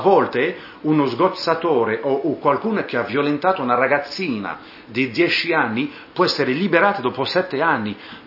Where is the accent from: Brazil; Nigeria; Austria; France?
France; Italian is a second language; in Francia, il mio paese